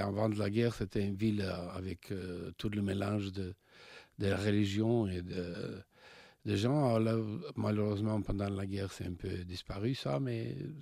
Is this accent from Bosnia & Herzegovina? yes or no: yes; Sarajevo, Federation of Bosnia and Herzegovina, Bosnia & Herzegovina; C'est un voyage de Belgrade à Sarajevo. Moi, je suis de Sarajevo.